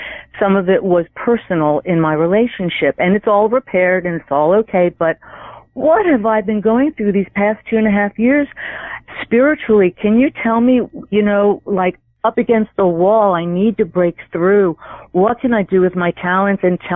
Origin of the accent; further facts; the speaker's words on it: New Jersey, United States; I grew up in New Jersey, and everything was so toxic.